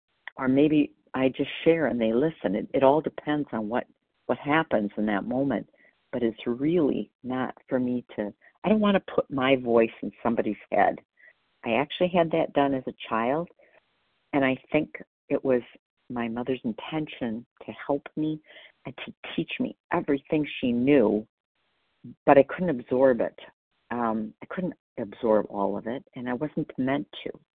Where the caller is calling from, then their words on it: Wisconsin, United States; Oh, sorry, Wisconsin.